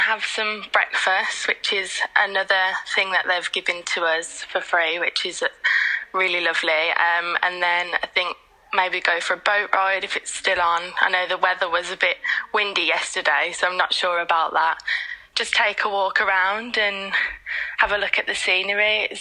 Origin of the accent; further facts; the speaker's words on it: Birmingham, West Midlands, United Kingdom; I'm from Birmingham. I work at Heartlands Hospital in Birmingham.